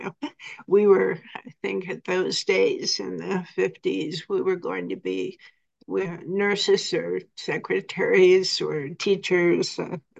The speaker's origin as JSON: {"language": "English", "region": "the North", "country": "United States", "tie": "born or raised there", "said": "And, I grew up in the North, so I had never actually experienced segregation"}